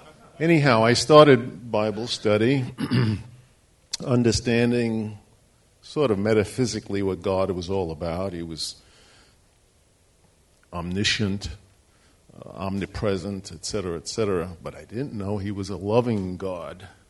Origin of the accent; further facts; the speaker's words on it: New York City, New York, United States; I was born and raised in New York City, which is a fairly competitive environment, and you had to do it on your own.